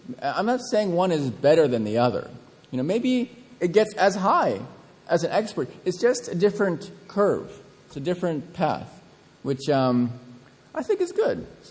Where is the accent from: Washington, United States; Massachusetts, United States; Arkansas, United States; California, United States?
Washington, United States; Seattle; Everyone asks me, you know, "So, where are you from?" And I say, "Seattle."